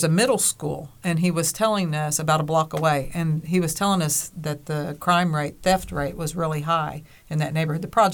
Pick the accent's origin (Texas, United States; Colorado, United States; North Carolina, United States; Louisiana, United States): Texas, United States; Fort Worth; We're from Fort Worth, and we brought diapers.